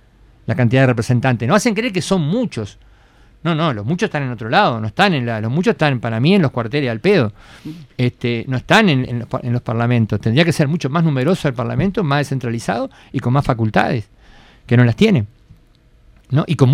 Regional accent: Argentina; vengo de Argentina

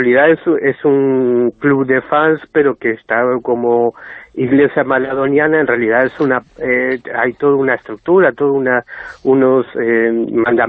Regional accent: Argentina; es que no soy especialmente forofo del fútbol, debe ser de los pocos argentinos

